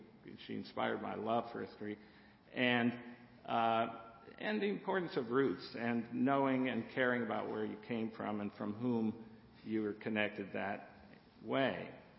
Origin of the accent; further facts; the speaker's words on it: Midwest, United States; born there; I was born in the Midwest.